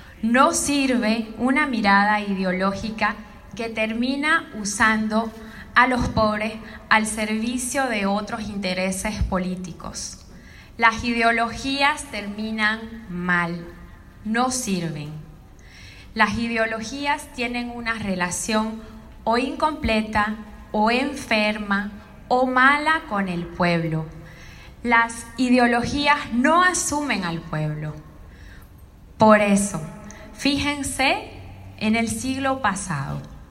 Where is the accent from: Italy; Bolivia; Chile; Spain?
Bolivia; Todos somos, o la mayoría de los que estamos aquí presentes, somos bolivianos. Nacimos en esta tierra. Aquí están nuestros valores, nuestras raíces